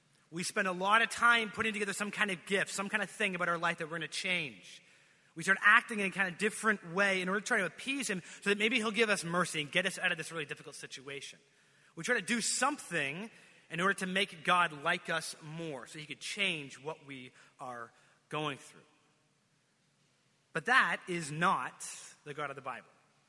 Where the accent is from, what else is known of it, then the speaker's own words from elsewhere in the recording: Canada; since I grew up in Canada and there was a lot of snow